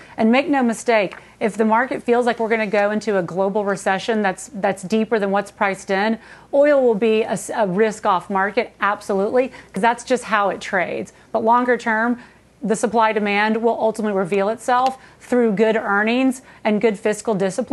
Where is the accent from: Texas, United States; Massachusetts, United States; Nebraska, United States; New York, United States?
Texas, United States; I live in Texas. I grew up in Texas.